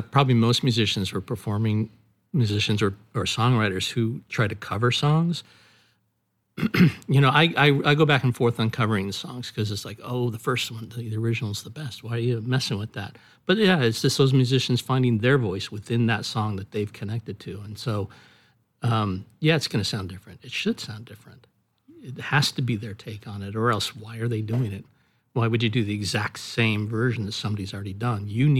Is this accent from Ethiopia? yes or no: no; Pacific Northwest, United States; Yeah, well, I'm a Northwest boy, born and bred. So I'm, very natural, mountains, water, all of that.